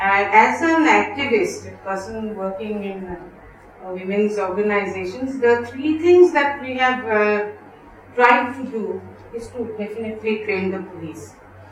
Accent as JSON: {"language": "English", "region": "Assam", "country": "India", "said": "I'm from Northeast Network, I'm from Assam."}